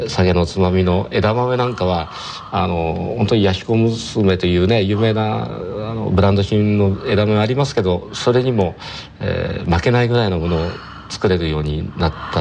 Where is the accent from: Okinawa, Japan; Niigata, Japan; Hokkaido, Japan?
Niigata, Japan; Tsubame-Sanjo; 私本当にこの地域で生まれてこの地域で育って今もここで仕事をさせていただいております。